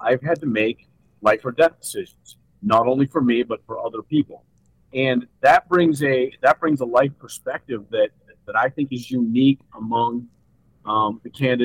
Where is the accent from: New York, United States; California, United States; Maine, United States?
Maine, United States; Portland; also born or lived in Sioux Falls; I was born in Portland, Maine. I grew up in Portland, Maine.